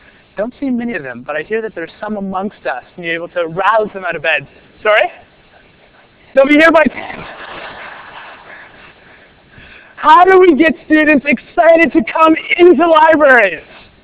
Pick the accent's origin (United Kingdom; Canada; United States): Canada; Vaughan, Ontario; I grew up in Thornhill, a little bit north of here in Toronto, city of Vaughan.